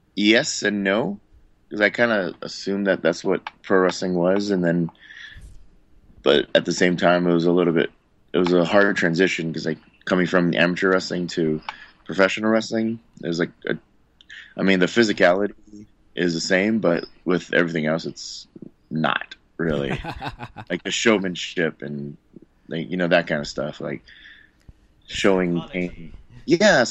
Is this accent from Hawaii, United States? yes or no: yes; Hawaii, United States; moved away; also born or lived in Guam; And then my chances kind of dwindled down when I moved to Guam, because I was born and raised in Hawaii.